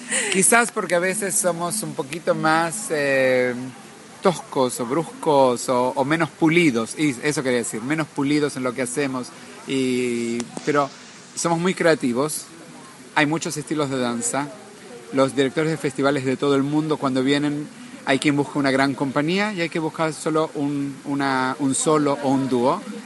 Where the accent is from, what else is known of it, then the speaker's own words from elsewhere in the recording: Buenos Aires, Argentina; accent: Buenos Aires; moved away as an adult; now in Israel; yo soy originario de la ciudad de Buenos Aires, como mi acento bien lo dice.